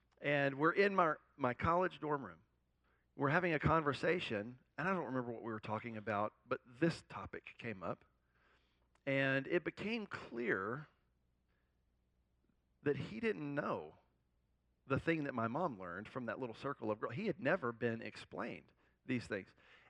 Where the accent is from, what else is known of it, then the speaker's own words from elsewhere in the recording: Louisiana, United States; I grew up in the Deep South, and I grew up in South Louisiana.